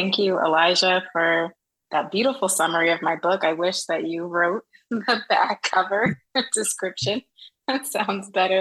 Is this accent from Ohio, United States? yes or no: no; Virginia, United States; I grew up in Fairfax County.